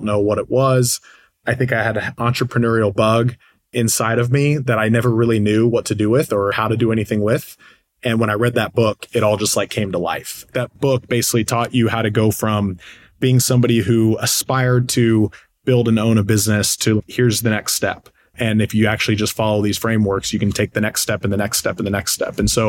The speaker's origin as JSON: {"language": "English", "town": "Austin", "region": "Texas", "country": "United States", "tie": "born or raised there", "said": "I went to Texas A&M. I was born and raised in Austin, and I moved back to Austin."}